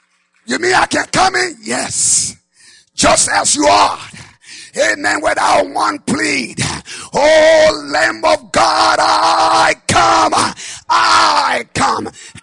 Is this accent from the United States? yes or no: no; Liberia; In my home country of Liberia, the civil crisis that took place